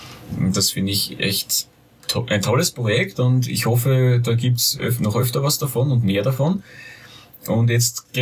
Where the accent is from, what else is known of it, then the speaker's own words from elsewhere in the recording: Austria; rechtliche Situation in Deutschland, die scheinbar irgendwie ein bisschen problematisch ist, als wie bei uns in Österreich.